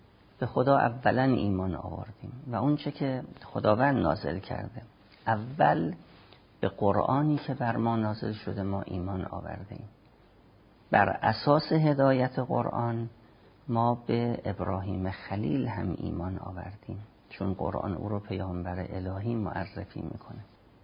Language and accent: Persian; Iran; ما ایرانی هستیم،